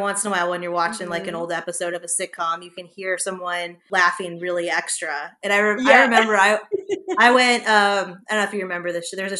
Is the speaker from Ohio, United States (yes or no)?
no; Los Angeles, California, United States; But this always sounds weird, but I'm from Los Angeles, so you do actually know people who know people.